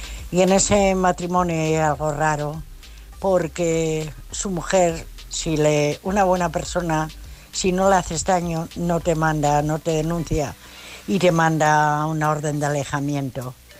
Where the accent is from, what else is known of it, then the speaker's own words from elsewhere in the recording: Asturias, Spain; soy de Asturias.